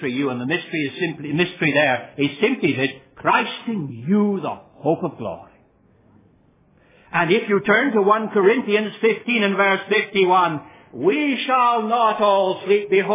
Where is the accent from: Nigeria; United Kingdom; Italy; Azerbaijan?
United Kingdom; Scotland; And I, being a Scot, would say without doubt, it's Scotsmen and everybody else.